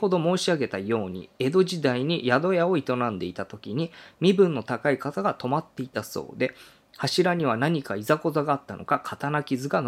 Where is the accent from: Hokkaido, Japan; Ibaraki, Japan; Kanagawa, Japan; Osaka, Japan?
Hokkaido, Japan; 私自身は北海道出身なのですが、父が岡山県新見市出身で、子供の頃は夏休みになると2年に1度のペースで父方の実家に帰省しておりました。